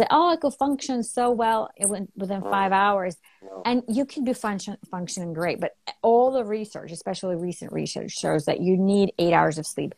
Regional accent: Ukraine; now in United States; Yeah, I grew up in Ukraine, so I grew up on all organic stuff.

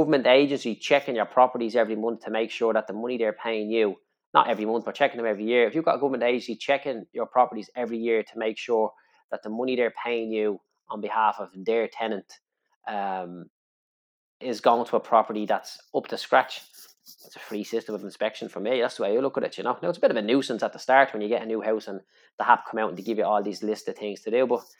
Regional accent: Clondalkin, Leinster, Ireland; Look, I'm from Clondalkin. There's an abundance of people out there in my community, in my estate, that will never be able to afford to buy their own house

